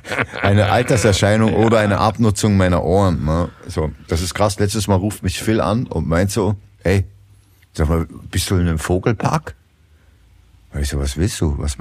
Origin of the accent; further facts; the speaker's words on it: Upper Austria, Austria; die sprechen halt einen Slang, den verstehe ich als Oberösterreicher auch nicht mehr.